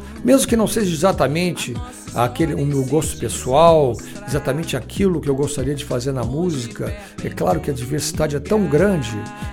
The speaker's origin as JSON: {"language": "Portuguese", "town": "Pelotas", "region": "Rio Grande do Sul", "country": "Brazil", "tie": "born or raised there", "also_born_or_lived": "Porto Alegre / Paris", "moved": "as an adult", "lives_now": "Rio de Janeiro, Brazil", "said": "desde a nossa infância, lá em Pelotas, onde nós nascemos. Depois nos deslocamos para Porto Alegre para fazer faculdade. Finalmente viemos morar no Rio de Janeiro. Eu tive a oportunidade de morar em Paris também."}